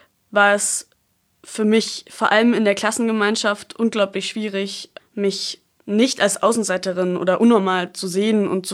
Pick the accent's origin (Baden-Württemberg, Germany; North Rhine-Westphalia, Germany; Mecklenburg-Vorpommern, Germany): Baden-Württemberg, Germany; Freiburg; bin 16 Jahre alt, ich lebe seit ich geboren bin in Freiburg und bin Schülerin an der Paula-Fürst-Schule.